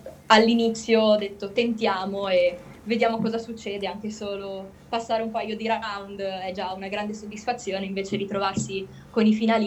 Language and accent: Italian; Milan, Lombardy, Italy; Allora, io sono di Milano e attualmente sono all'università e studio sostanzialmente comunicazione.